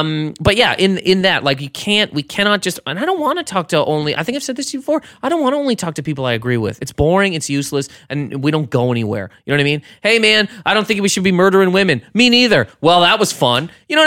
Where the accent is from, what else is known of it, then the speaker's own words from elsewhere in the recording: Canada; He knows me and Liz. He knows we're from Canada.